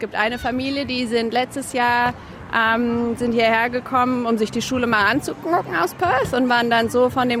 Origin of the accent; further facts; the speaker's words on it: Germany; Also ich komme aus Deutschland und mein Mann ist Australier. Und ich spreche zu Hause mit den Kindern Deutsch